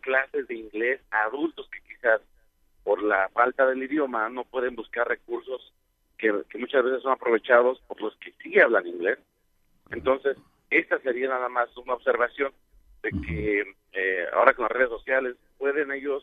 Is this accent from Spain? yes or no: no; Mexico; un servidor que soy mexicano